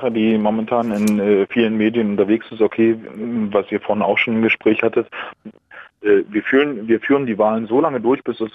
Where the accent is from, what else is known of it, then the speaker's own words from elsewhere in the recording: East Germany, Germany; bin nur im Osten aufgewachsen und es gab auch noch einen Honecker zu Zeiten, wo ich aufgewachsen bin